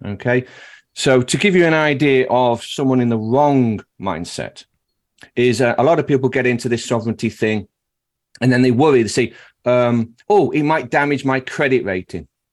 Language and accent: English; England, United Kingdom; accent: blend of English accents; accent. It's a blend of all sorts of different accents from England. So I moved around a lot. So this is my accent. I don't think anyone else speaks like I do.